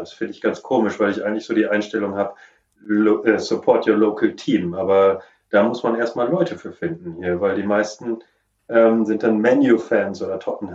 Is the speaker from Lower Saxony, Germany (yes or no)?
yes; Lower Saxony, Germany; Ich bin original, bin ich Ostfriese